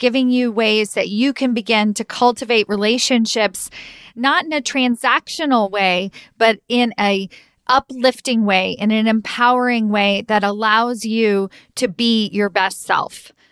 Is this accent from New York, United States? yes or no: yes; New York City, New York, United States; moved away as an adult; now in Palo Alto, United States; I came out to California from New York City. I moved to Palo Alto. I was like, oh my gosh, this place is so slow.